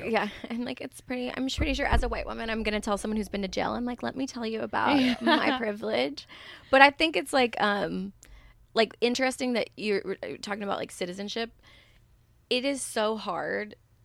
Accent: the South, United States; And I'm from the South, where it's like my mom had a degree, and we were still on the poverty line

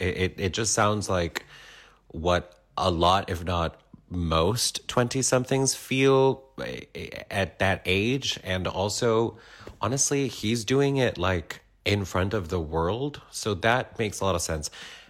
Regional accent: Peru; I'm from Peru.

